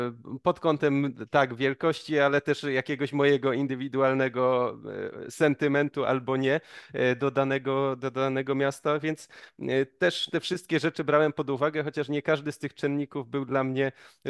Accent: Mazańcowice, Silesian Voivodeship, Poland; LKS Mazańcowice, bo lubię, bo kiedyś tam grałem i jest z mojej rodzinnej miejscowości

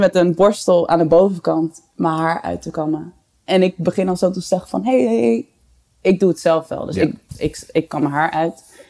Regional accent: Amsterdam, North Holland, Netherlands; ik ben geboren getogen in Amsterdam. Ik heb er nog steeds een huis, maar ik werkte amper in Nederland.

